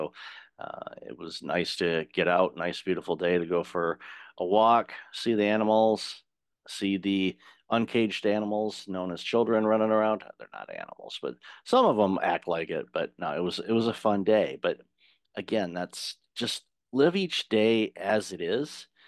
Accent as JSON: {"language": "English", "town": "Detroit", "region": "Michigan", "country": "United States", "said": "I'm originally from Detroit. And in downtown Detroit, there is a statue of Joe Louis, the late boxer's fist."}